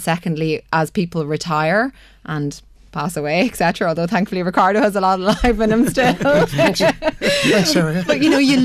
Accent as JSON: {"language": "English", "town": "Dundalk", "region": "County Louth", "country": "Ireland", "tie": "born or raised there", "said": "Well, I'm from Dundalk, well, outside Dundalk, but I suppose I'm Dundalk born and bred."}